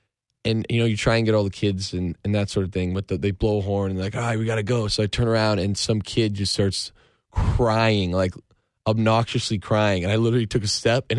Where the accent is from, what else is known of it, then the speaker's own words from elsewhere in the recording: Canada; my dad was a big baseball player. He was a catcher in my hometown. You know, they won a bunch of Canadian championships back in the day.